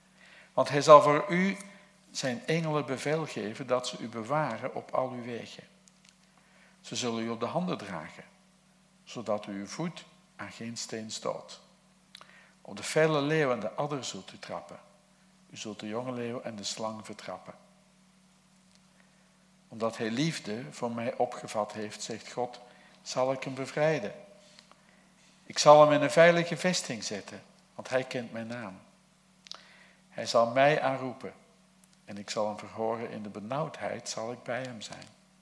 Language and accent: Dutch; Zeeland, Netherlands; Toen werd ik eraan herinnerd dat ik uit Zeeland kwam, van een exotisch eiland.